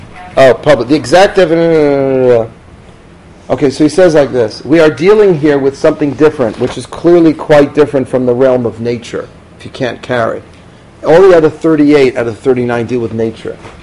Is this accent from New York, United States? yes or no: yes; Queens, New York, United States; When I grew up in Queens without an Erev, and I remember when I was 15 years old